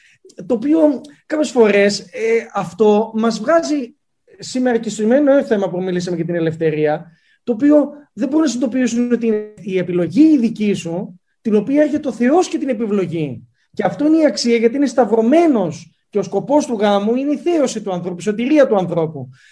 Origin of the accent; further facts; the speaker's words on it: Cyprus; γιατί εδώ στην Κύπρο, ξέρετε, ως Κύπριος, λόγω του μικρού πληθυσμού